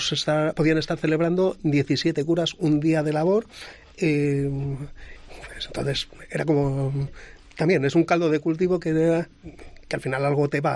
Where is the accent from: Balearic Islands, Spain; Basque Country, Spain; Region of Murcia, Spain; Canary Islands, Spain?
Basque Country, Spain; Vitoria; Yo soy de Vitoria. Mis padres son de la Montaña de León, a donde acudía todos los veranos